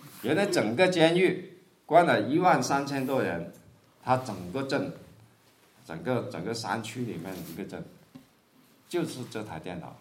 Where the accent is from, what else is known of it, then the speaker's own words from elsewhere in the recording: Hong Kong; 我当时说南韩人怎么做得过我们香港人呢？我们香港人这么灵活